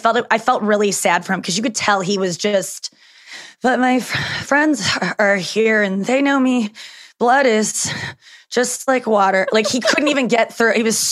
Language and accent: English; St. Louis, Missouri, United States; I'm from St. Louis